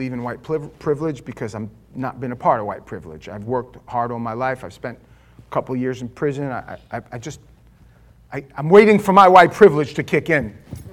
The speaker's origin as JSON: {"language": "English", "region": "New York", "country": "United States", "tie": "born or raised there", "said": "I grew up in New York, and they used to have this thing in the 70s and 80s"}